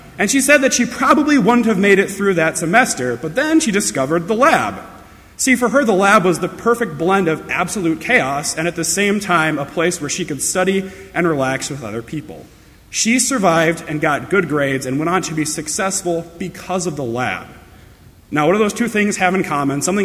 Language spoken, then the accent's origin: English; Princeton, Minnesota, United States; I'm a junior from Princeton, Minnesota